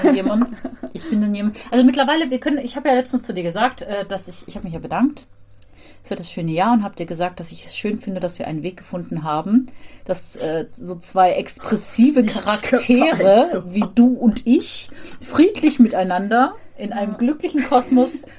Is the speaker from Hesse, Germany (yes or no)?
no; Baden-Württemberg, Germany; aber ich komme halt aus dem Schwarzwald und ich hatte halt nichts.